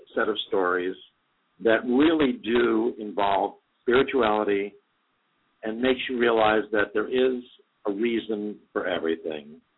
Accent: New York, United States; We're both from New York State. We have similar upbringings.

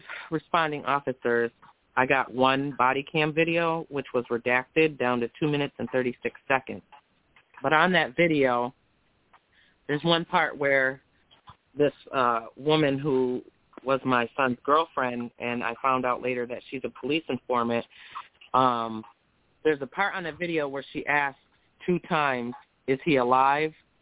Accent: Syracuse, New York, United States; also born or lived in Potsdam; I mean, I'm from Syracuse. I had been living in Potsdam probably close to 9 years.

